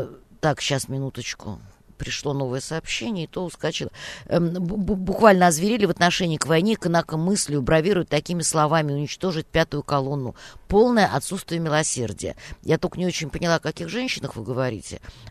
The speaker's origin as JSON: {"language": "Russian", "country": "Russia", "said": "я никогда не скрываю, что я русская, не говоря о том, что у меня это на физиономии написано, и в моем акценте это читается."}